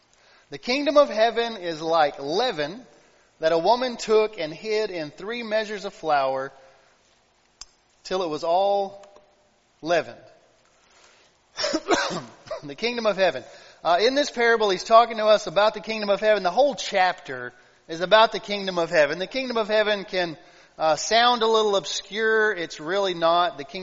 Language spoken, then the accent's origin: English; Texas, United States; I'm from Northeast Texas near Nacogdoches, a little small town of about 500 there that you haven't heard of unless you've gotten a ticket.